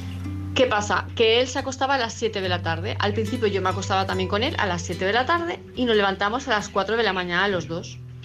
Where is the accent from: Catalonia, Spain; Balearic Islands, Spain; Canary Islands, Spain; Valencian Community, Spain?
Balearic Islands, Spain; Palma de Mallorca; de Palma de Mallorca